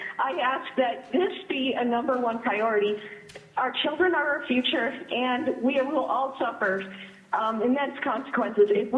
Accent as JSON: {"language": "English", "town": "Soldotna", "region": "Alaska", "country": "United States", "said": "I'm from Soldotna, Alaska, and I'm calling on my home behalf and honestly on behalf of my children and the children of Alaska"}